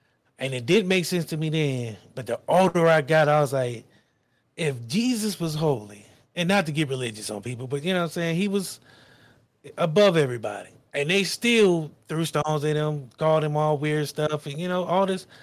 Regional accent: Akron, Ohio, United States; You know, I grew up in Akron, Ohio.

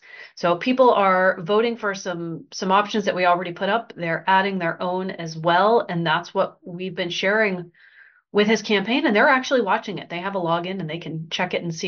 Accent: Texas, United States; also born or lived in California; because I'd lived in California for so long, even though I grew up in Texas.

